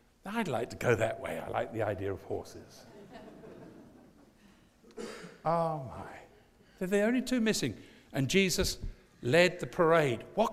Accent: England, United Kingdom; now in United States; And I'm an Englishman, if I hadn't lived in the United States, I'd have had no color at all.

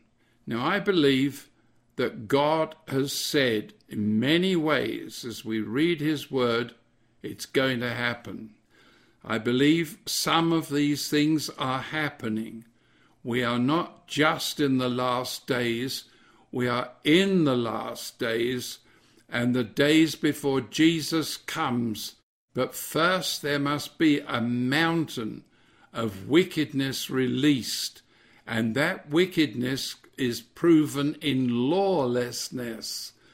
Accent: England, United Kingdom; And I'm an Englishman, and I'm a bit of a royalist, really

